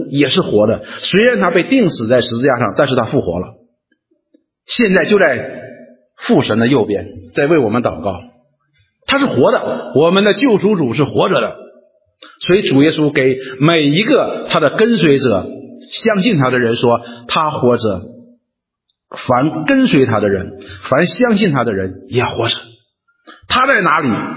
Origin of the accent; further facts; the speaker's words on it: Northeast China, China; accent: Northeastern; 用我们东北话说就是出来走几步